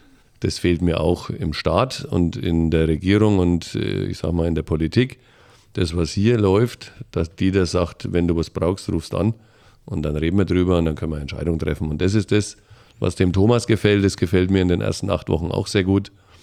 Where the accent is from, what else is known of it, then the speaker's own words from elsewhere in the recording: Bamberg, Bavaria, Germany; bin eigentlich Bamberger, der einzige Oberfranke hier in der Runde, muss man dazu sagen.